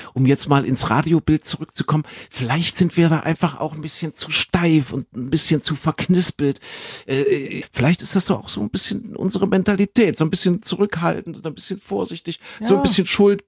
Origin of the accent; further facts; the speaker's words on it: Saxony, Germany; Ich komme ja aus Sachsen.